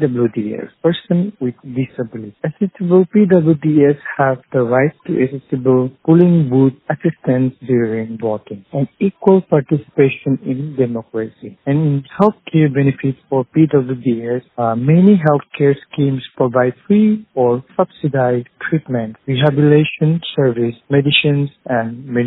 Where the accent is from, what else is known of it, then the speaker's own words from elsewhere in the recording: Dimapur, Nagaland, India; I am from Dimapur, Nagaland.